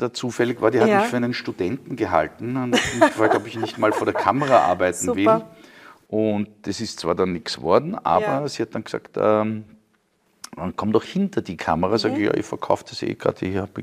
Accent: St. Vigil, Trentino-Alto Adige, Italy; Wir sind ja Südtiroler. Mhm. Rätoromanen, also keine Deutsch-Südtiroler, auch keine Italiener.

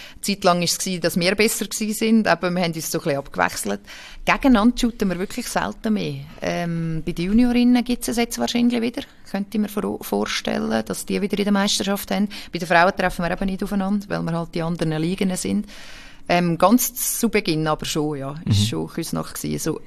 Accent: Switzerland; Für uns als Schweizer ist es natürlich unser Platz.

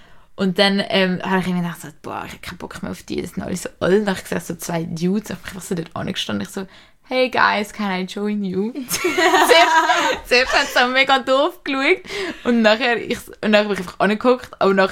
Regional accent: England, United Kingdom; ich bin Engländer

